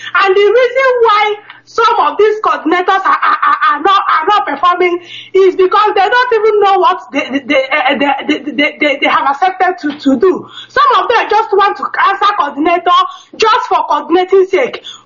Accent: Enugu State, Nigeria; now in Stockholm, Sweden; I'm from Nkukwo Village in Enugu, Nnewi South, local government, Anambra State.

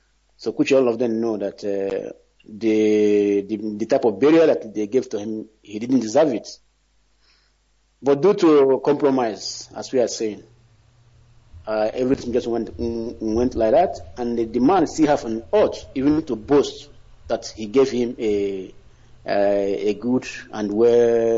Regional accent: Maka, Nigeria; now in Moscow, Russia; I'm calling from Moscow, Russia. I came from Maka, Biafra land.

